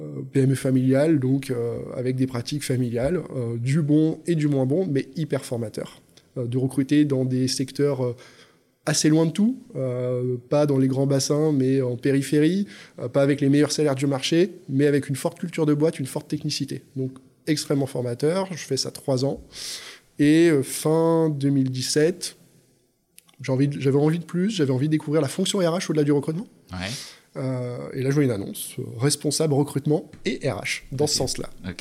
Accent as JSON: {"language": "French", "town": "Lyon", "region": "Auvergne-Rhône-Alpes", "country": "France", "moved": "yes", "said": "Alors, je suis lyonnais d'origine, je vis dans le Nord aujourd'hui, mais je viens de Lyon, je suis monté dans le Nord il y a plus de 15 ans maintenant."}